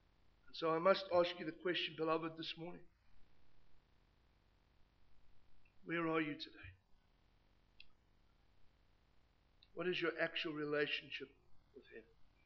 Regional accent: South Africa; now in United States; I'm a South African, though I'm living in the United States of America.

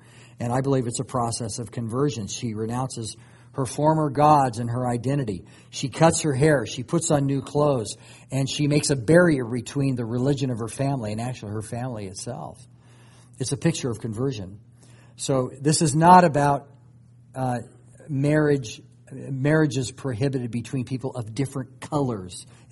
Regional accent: Los Angeles, California, United States; You know, it was amazing to go back to L.A. again. You know, I grew up in that area.

